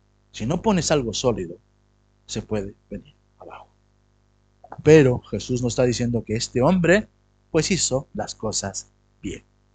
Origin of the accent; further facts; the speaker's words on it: Lima, Peru; now in Spain; Porque yo he vivido en Lima, ya vosotros lo conocéis. Lima es un desierto.